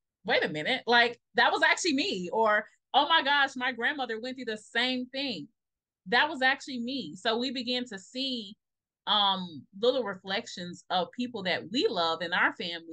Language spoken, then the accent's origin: English; Memphis, Tennessee, United States; me growing up from the South in Memphis, Tennesse